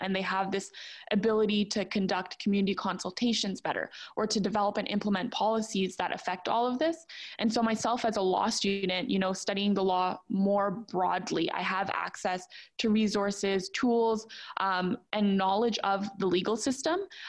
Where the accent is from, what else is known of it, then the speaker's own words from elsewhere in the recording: Toronto, Ontario, Canada; So honestly, for a number of years, I grew up in Toronto. And so as a child, I was very involved with the city.